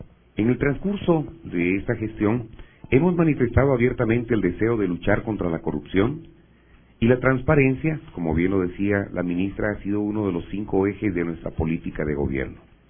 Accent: Guatemala; Y yo creo que no debemos estar dispuestos como guatemaltecos a que eso siga sucediendo.

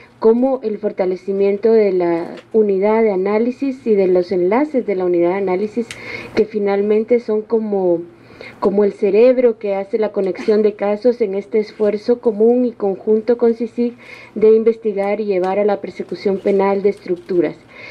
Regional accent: Guatemala; es un motivo como guatemalteca de agradecimiento al pueblo y al gobierno de Estados Unidos

